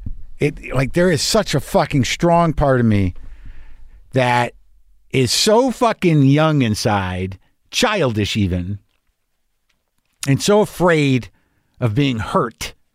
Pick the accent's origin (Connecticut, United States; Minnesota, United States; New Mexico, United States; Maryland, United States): New Mexico, United States; also born or lived in New York, United States; Look, I lived in New York for long enough. I'm from New Mexico. I know what snow is.